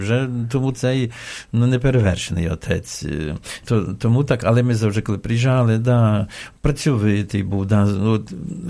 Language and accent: Ukrainian; Sharhorod, Vinnytsia Oblast, Ukraine; Це 60 кілометрів від Шаргорода, від нашого рідного містечка.